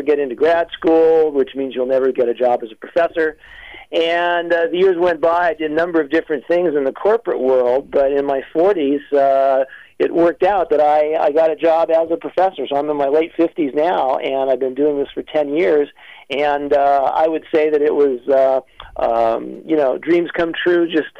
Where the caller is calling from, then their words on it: North Carolina, United States; North Carolina.